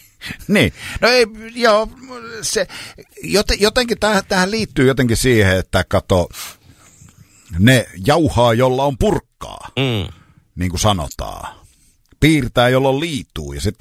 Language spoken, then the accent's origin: Finnish; Kerava, Uusimaa, Finland; kun minähän olen keravalainen, sillä ei ollut monta vuotta. Niin tota, voinko kutsua kuitenkin itseäni ylikeravalainen?